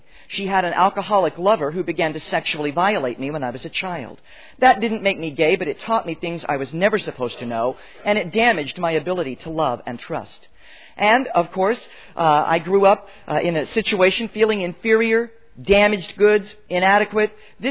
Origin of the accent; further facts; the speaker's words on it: United States; now in New Zealand; We've been living now in New Zealand for the last 3 years, but I suppose my accent betrays my original homeland is the United States.